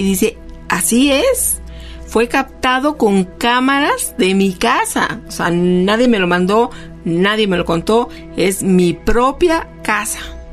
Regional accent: Valle de Chalco, State of Mexico, Mexico; soy de Valle de Chalco y siempre los estoy escuchando

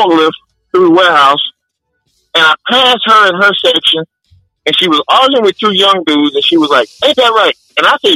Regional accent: Grove Hill, Alabama, United States; also born or lived in Fort Meade, Maryland; I am from Grove Hill, Alabama. No, let me take that back. I don't claim Grove Hill. I was raised in Grove Hill.

